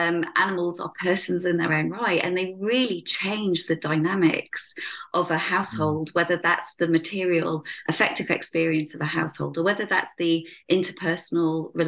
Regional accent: United Kingdom; I'm a British historian

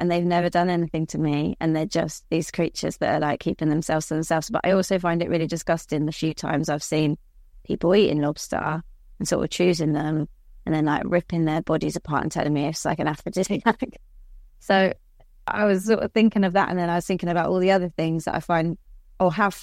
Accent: England, United Kingdom; accent: middle class southern English; I've got quite a, you know, middle class southern English accent.

